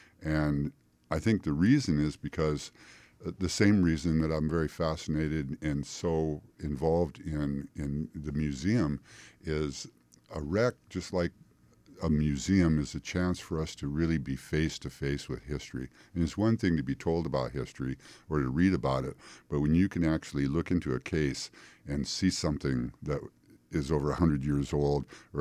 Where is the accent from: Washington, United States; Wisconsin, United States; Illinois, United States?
Washington, United States; Seattle; I grew up in the North Seattle area, and I wanted to get away from that kind of mentality